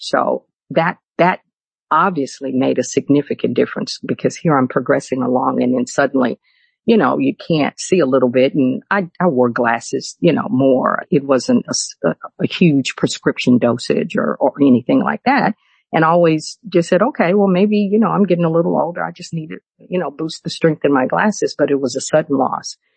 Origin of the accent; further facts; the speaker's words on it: Houston, Texas, United States; Actually, I told you I grew up in Houston.